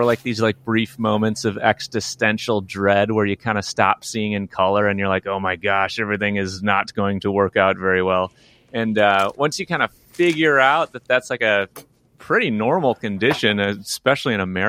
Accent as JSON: {"language": "English", "region": "Midwest", "country": "United States", "tie": "born or raised there", "said": "it's like I grew up in the Midwest, you know, and there is certainly that like, you know, be tough, don't be soft kind of mentality"}